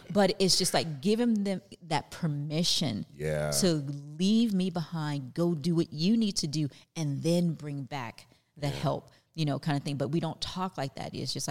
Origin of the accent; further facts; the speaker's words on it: the South, United States; born there; You know, I was born in the South.